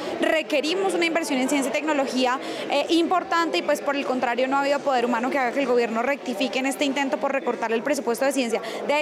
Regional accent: Colombia; nosotros no podemos como colombianos y colombianas cruzarnos de brazos

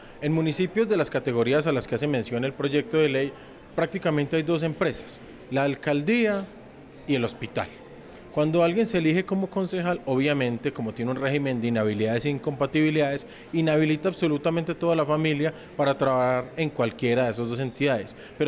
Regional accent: Caldas, Colombia; en municipios de mi tierra como Marulanda

